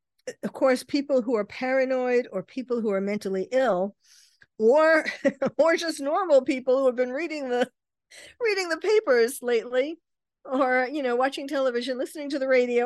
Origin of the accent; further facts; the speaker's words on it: United States; I am an American and I am here.